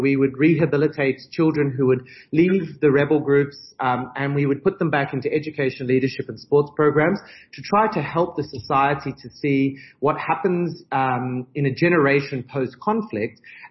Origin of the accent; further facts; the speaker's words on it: Australia; now in South Africa; I'm originally Australian, but I'm a very, very proud, honorary South African these days.